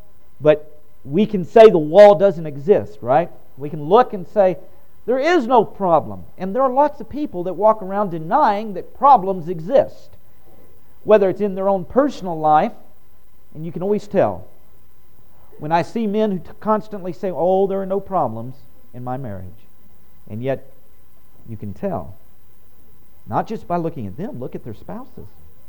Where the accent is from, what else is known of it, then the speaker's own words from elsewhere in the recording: Houston, Texas, United States; my era I grew up in Houston, Texas. I grew up around NASA and the space program